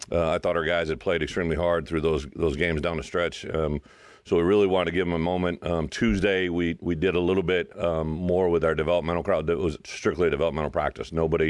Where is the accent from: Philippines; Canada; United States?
United States; Illinois; I was a guy playing at Iowa that was from Illinois